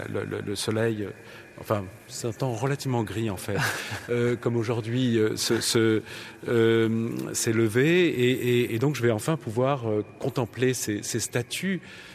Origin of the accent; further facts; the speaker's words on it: Paris, Île-de-France, France; moi, je viens de Paris